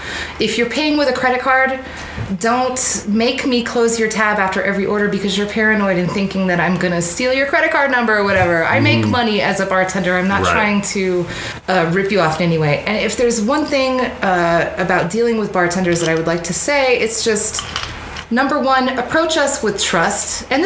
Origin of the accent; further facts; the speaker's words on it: Denver, Colorado, United States; I'm from Denver, Colorado.